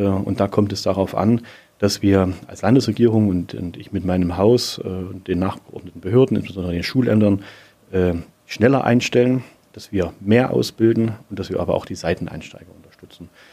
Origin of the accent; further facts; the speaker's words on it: Saxony, Germany; dass ich mich weiter um mein Vogtland, um meine Heimat und meine Region kümmern kann